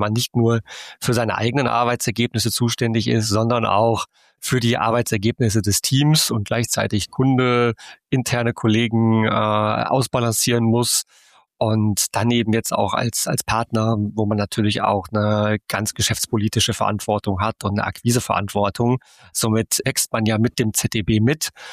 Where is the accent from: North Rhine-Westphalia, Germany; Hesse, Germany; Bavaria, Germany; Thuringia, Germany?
North Rhine-Westphalia, Germany; born there; komme gebürtig aus der Nähe von Münster.